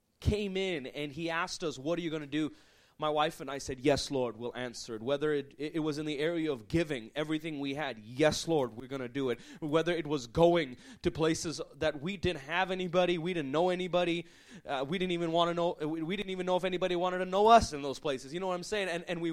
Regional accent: Hawaii, United States; moved away; we moved from Hawaii. I'm from Hawaii originally, and we moved by faith to the mainland, and we traveled as evangelists

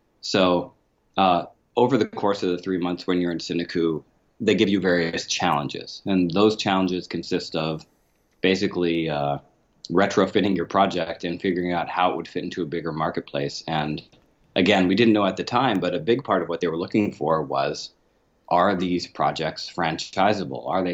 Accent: Canada; But I was raised, I'm Canadian, and I took French immersion all through school.

